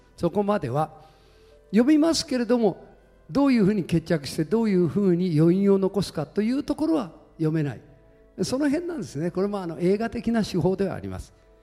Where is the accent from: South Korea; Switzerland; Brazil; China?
Switzerland; 俺はご存知の通りスイスで生まれて育ったから